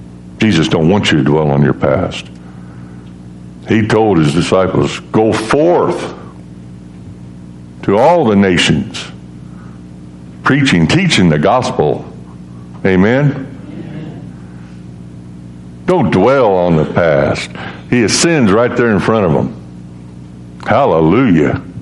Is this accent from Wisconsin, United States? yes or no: no; Toledo, Illinois, United States; I'm from Toledo, Illinois.